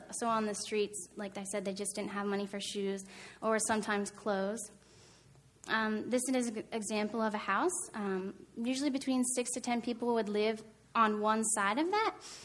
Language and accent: English; Danville, Pennsylvania, United States; I'm 25 years old, and I grew up in Danville, like a half hour away.